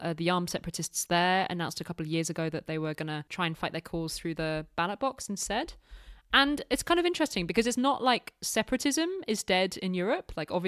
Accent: United Kingdom; now in France; because I'm like British. I live in France.

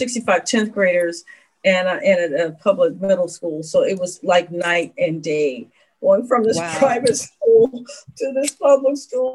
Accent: Detroit, Michigan, United States; I'm like, I'm from Detroit. I'm a scared tick.

